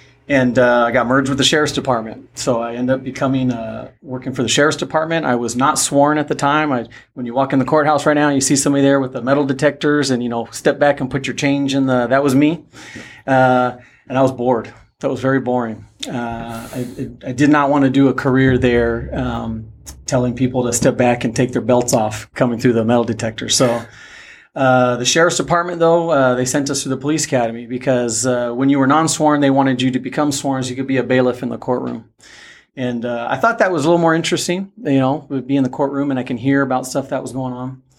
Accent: Spring Valley, California, United States; also born or lived in Chula Vista, United States; So I grew up in Spring Valley. Mm-hmm. I'm a Spring Valley kid. I did live in Chula for a little bit.

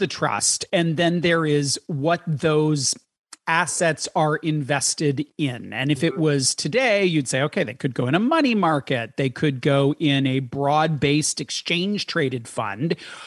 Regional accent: Canada; because we're too young for that television show and the shoulder pads that were involved, or because we're Canadian.

